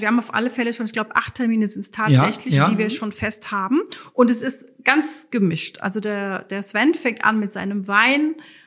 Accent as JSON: {"language": "German", "town": "Limburg an der Lahn", "region": "Hesse", "country": "Germany", "lives_now": "Heidelberg, Germany", "said": "Ich komme aus Hessen. Ich komme aus Limburg an der Lahn. Und da habe ich tatsächlich dann meinen Mann kennengelernt und bin dann hierher gekommen."}